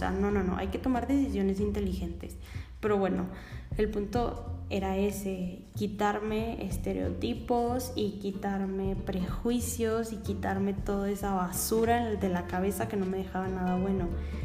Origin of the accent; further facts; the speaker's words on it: Mexico; nosotras como latinas, como mexicanas, que somos mujeres con curvas